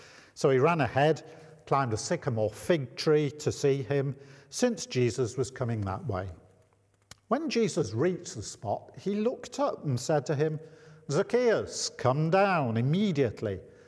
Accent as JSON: {"language": "English", "town": "Manchester", "region": "North West England", "country": "United Kingdom", "said": "I'm a Mancunian and proud of it. And I never wanted to move out of the northwest of England. And here I was in that most dreaded of locations, the south. And I've spent the last 40 years hankering to be back in the northwest."}